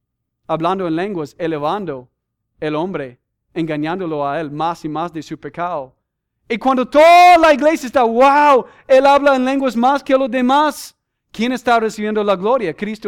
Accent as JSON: {"language": "Spanish", "country": "United States", "second_language": "Spanish", "said": "No tiene nada que ver que yo soy gringo."}